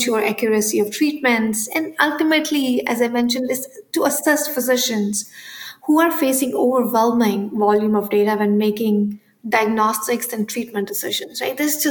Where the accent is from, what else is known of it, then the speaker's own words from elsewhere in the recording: India; Like, I grew up in India